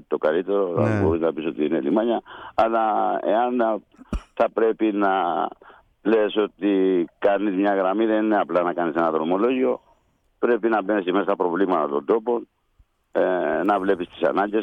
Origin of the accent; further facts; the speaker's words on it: Koufonisia, South Aegean, Greece; Εγώ είμαι από το Κουφονήσι.